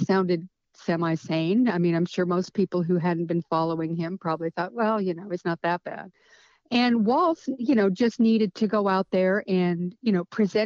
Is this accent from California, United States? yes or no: yes; California, United States; Well, first of all, I am not Midwestern nice. I'm from California.